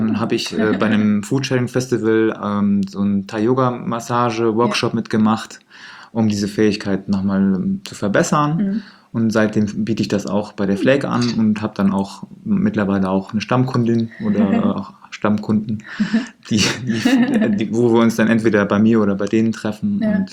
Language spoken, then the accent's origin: German; Siegen, North Rhine-Westphalia, Germany; Ja, also da ich in Siegen geboren bin, bedeutet Siegen für mich der Ort, wo ich groß geworden bin und wo ich mich einfach wohlfühle.